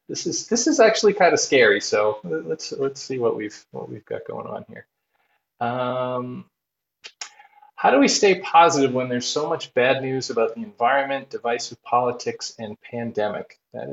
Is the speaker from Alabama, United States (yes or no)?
no; Boston, Massachusetts, United States; I'm from Boston, which tends to have a very traditionalist root.